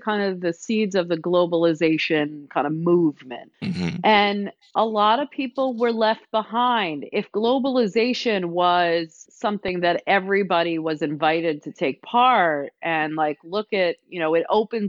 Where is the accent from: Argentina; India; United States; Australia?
United States; New Jersey; I always thought everybody was like me growing up in New Jersey or growing up going to New York City